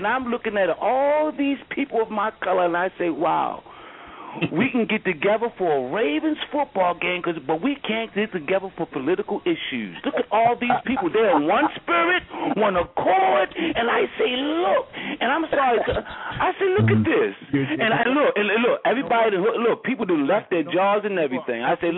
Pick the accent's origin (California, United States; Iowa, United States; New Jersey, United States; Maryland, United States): Maryland, United States; Baltimore; Listen, I'm from Baltimore, guys.